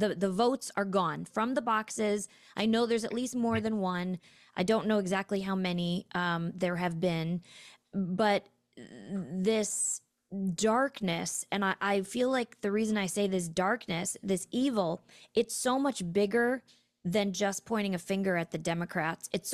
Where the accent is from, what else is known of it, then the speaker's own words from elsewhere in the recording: Chicago, Illinois, United States; accent: Chicago; There's still aspects of my Chicago that jump in there, but I do love it.